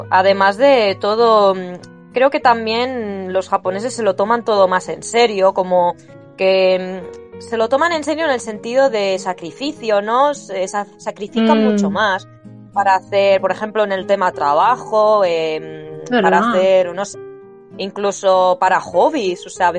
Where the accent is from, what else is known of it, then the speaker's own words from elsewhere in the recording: Barcelona, Catalonia, Spain; yo que soy de Barcelona, allí el clima es más húmedo que otras zonas de España